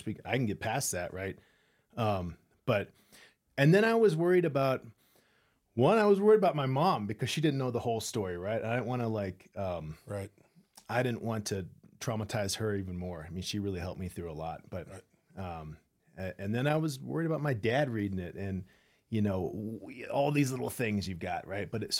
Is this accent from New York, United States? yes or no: no; Spokane, Washington, United States; Yeah, well, I grew up in Spokane, Washington. My dad was a military guy.